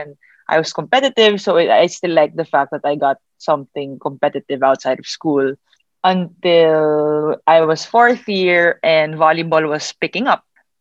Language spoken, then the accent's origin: English; Philippines; Even me at a young age, as a Filipino, Filipina specifically, there weren't many to look up